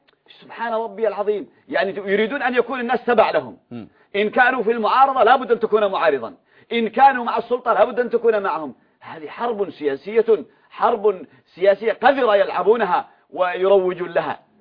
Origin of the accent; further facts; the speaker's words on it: Yemen; نحن عندنا في اليمن